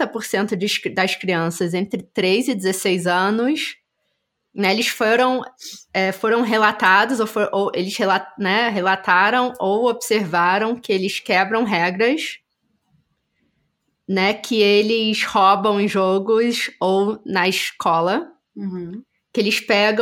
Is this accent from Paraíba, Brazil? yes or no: no; Rio de Janeiro, Brazil; moved away as an adult; crescendo no Rio de Janeiro, morei no Rio até os 18 anos